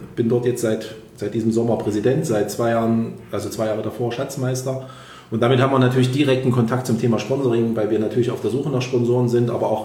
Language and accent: German; Erfurt, Thuringia, Germany; Ich bin selber 43 Jahre alt, habe 3 Kinder, eine tolle Frau, bin Erfurter, habe hier in Erfurt Versorgungstechnik studiert